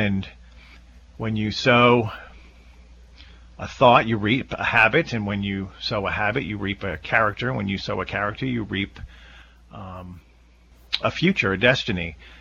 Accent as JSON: {"language": "English", "town": "Nashville", "region": "Tennessee", "country": "United States", "said": "I'm from Nashville, Tennessee."}